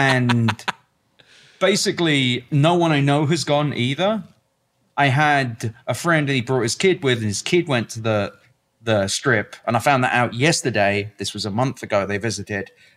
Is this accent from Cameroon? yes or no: no; United Kingdom; I'm not going to pretend like I'm fancy. I'm British.